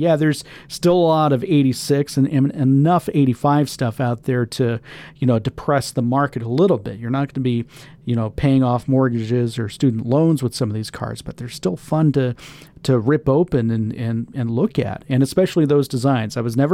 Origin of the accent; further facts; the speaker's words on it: Florida, United States; And, you know, growing up in Florida, the grass grows rather quickly in the summer.